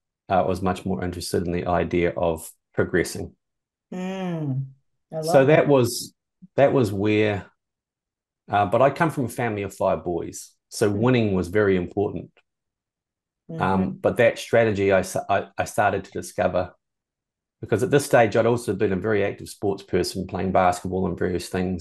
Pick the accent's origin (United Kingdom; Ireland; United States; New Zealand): New Zealand; I'm a white guy. and clearly I'm not American, you know, so, you know, taking myself over there by myself was pretty daunting.